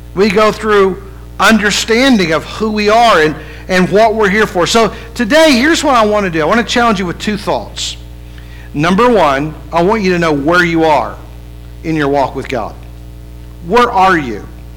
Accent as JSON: {"language": "English", "country": "United States", "said": "Oh no, not because I'm an American that makes me a Christian."}